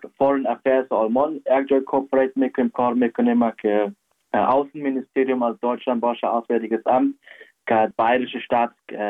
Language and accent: Persian; Kabul, Afghanistan; now in Germany; از کابل هستم. پدر جانم کد ماجد جانم مردوشان از کابل هست، پدر کلانای ما از کابل هست.